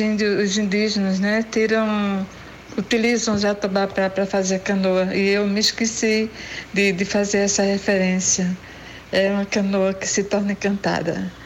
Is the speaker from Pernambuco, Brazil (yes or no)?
yes; Recife, Pernambuco, Brazil; also born or lived in Rio Grande do Norte; E a gente veio no rastro do trem até chegar em Recife. E aqui nós habitamos, vivemos um pouco perto da maré. Eu sou, de certa maneira, cria da maré.